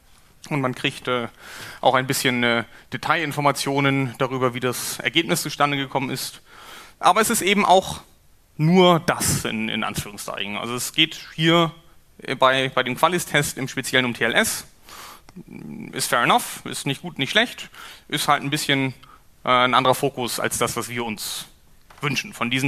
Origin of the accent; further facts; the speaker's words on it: Hamburg, Germany; ich bin aus Hamburg